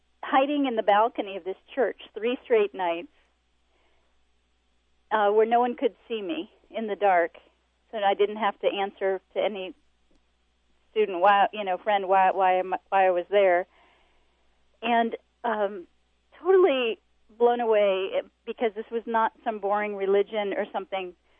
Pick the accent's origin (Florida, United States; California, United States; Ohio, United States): Ohio, United States; I'm from Ohio. I am the daughter of a professor at Ohio State